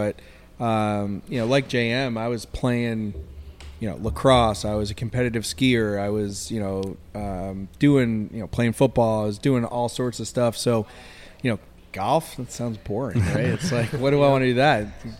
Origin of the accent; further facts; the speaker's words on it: New York, United States; I'm originally from New York. I'm the outsider of the crew